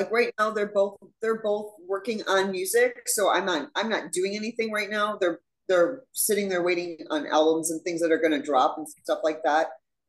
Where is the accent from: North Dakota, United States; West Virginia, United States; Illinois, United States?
Illinois, United States; Chicago; Of course, I'm from Chicago.